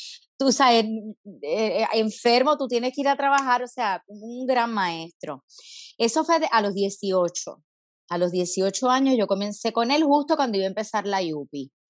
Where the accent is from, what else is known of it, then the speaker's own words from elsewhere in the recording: Caguas, Puerto Rico; Yo soy de Caguas, natural de Caguas. Caguas es un país, óyeme, nuestro nuevo país, como le decía Willy Miranda Marín, que en paz descanse, muy, muy artístico.